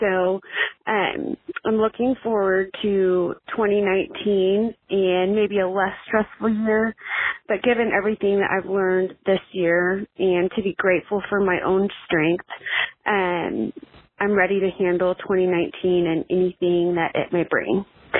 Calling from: Dallas, Texas, United States; I am calling from Dallas, and I love this idea.

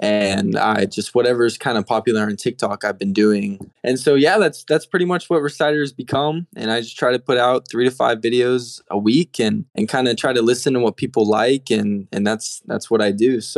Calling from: Corpus Christi, Texas, United States; I'm in Corpus Christi.

